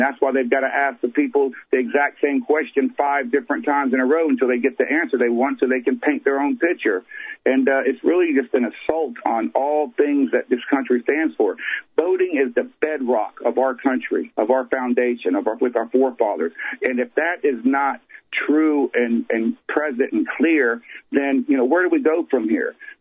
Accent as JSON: {"language": "English", "region": "South Carolina", "country": "United States", "tie": "born or raised there", "said": "You know, we look at my home state. Tom Rice. He's in Myrtle Beach area, the congressman there."}